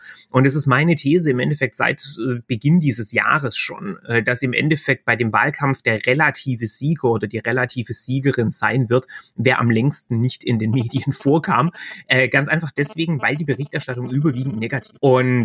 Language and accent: German; Baden-Württemberg, Germany; accent: Swabian; Man hört es vielleicht auch am Akzent. Ich komme aus Baden-Württemberg. Also von daher verzeiht mir bitte den leicht schwäbischen Zungeneinschlag.